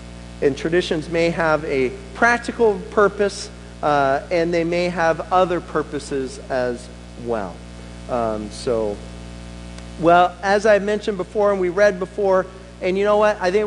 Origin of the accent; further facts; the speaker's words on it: Monmouth, Oregon, United States; the tradition that I love is watching the annual parade in my hometown of Monmouth.